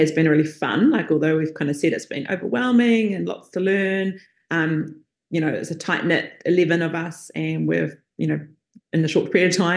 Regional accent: New Zealand; I'm from New Zealand.

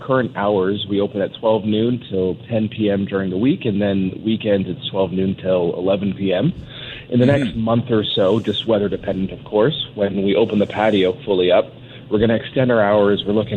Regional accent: Vancouver, British Columbia, Canada; now in Penticton, Canada; Growing up in Vancouver, I loved ramen as a kid, so getting some good ramen out here in Penticton will be fantastic.

